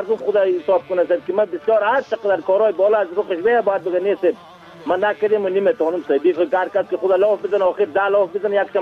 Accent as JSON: {"language": "Persian", "region": "Bamyan", "country": "Afghanistan", "said": "من خودی من از بامیان هستم"}